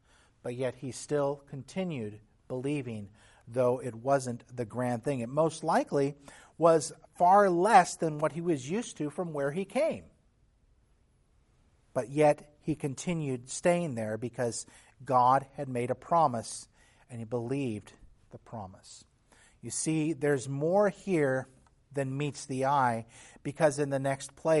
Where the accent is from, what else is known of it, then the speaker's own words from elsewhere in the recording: Texas, United States; I'm also from Texas.